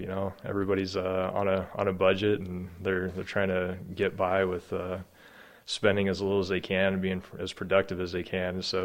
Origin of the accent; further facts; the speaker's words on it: Helmville, Montana, United States; In summary, I grew up more or less in the Helmville, Montana area. My parents worked for ranches my entire life.